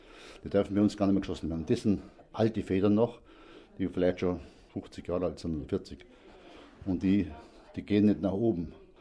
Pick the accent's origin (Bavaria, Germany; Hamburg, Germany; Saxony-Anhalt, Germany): Bavaria, Germany; Aschau im Chiemgau; und bin aus Ascha im Chiemgau gekommen.